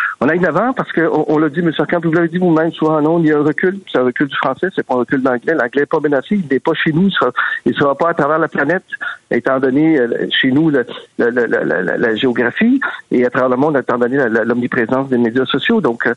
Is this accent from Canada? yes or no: yes; Quebec, Canada; C'est partout, pas plus chez nous au Québec qu'ailleurs, là.